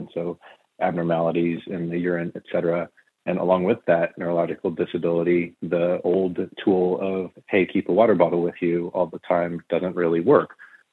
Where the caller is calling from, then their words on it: Baltimore, Maryland, United States; I'm calling from Baltimore.